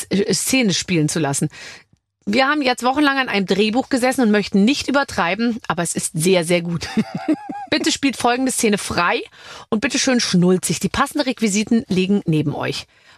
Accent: Munich, Bavaria, Germany; Doch, ich bin aus München, ja, Logo.

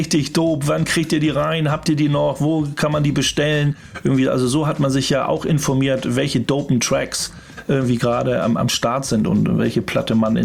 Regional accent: Hamburg, Germany; Wir kommen aus Hamburg

